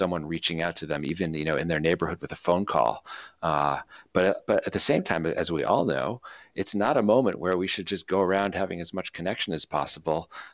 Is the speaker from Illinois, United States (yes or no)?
yes; Chicago, Illinois, United States; a heat wave that hit my native city. I grew up in Chicago